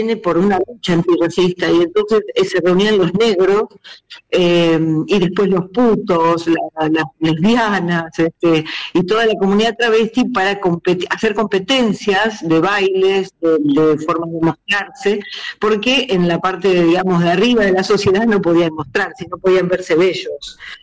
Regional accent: Rosario, Santa Fe, Argentina; cuando yo lo vi en Rosario, de donde vengo, en Argentina

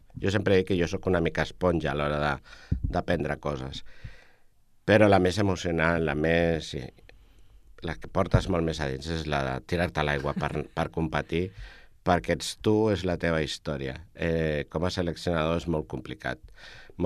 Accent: El Prat de Llobregat, Catalonia, Spain; now in El Prat de Llobregat, Spain; tot i que he viscut uns anys fora del Prat, com sabeu, he tornat. Fa 2 anys que torno a ser al Prat, i molt orgullós de seguir al meu poble natal.

